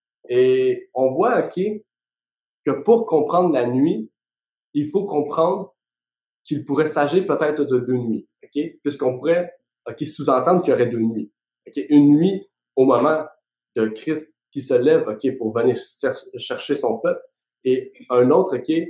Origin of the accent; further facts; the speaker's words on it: Canada; Donc, je suis du Canada